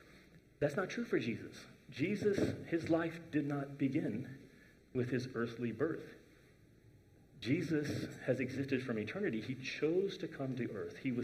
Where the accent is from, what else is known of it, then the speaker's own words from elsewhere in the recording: the South, United States; I grew up in the South.